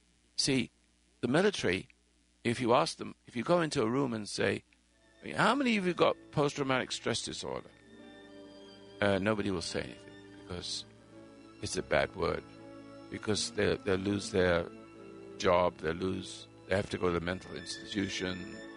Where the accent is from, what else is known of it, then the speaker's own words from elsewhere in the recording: England, United Kingdom; now in United States; I lived in England for a long time. I'm British, was British. I'm an American person now.